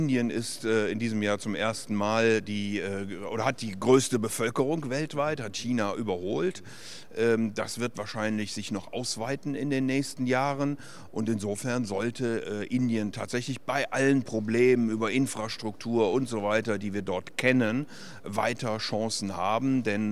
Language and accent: German; Rhineland, Germany; bin ja auch Rheinländer